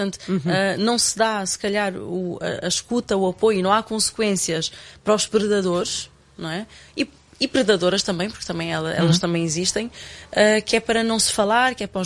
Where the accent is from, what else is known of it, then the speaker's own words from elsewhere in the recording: Cape Verde; como cabo-verdiana, como mulher africana